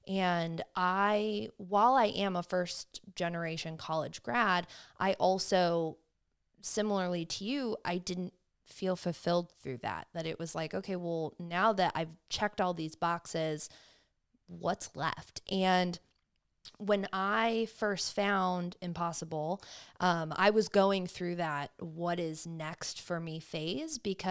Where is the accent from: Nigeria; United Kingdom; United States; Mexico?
United States; Cleveland, Ohio; And I think I grew up very similarly where I grew up in Cleveland.